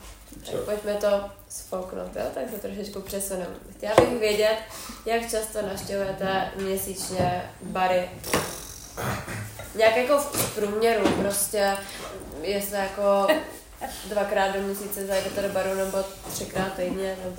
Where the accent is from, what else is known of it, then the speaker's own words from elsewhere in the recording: Plzeň, Plzeň Region, Czechia; Já jsem z Plzně teda nic moc.